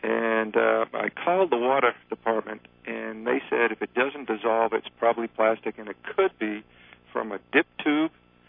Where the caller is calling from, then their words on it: Cincinnati, Ohio, United States; I'm from Cincinnati.